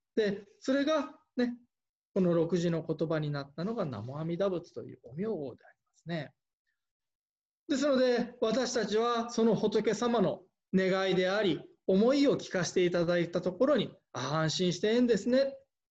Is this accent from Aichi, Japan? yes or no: no; Hiroshima, Japan; まあ、私広島の出身でありますけれども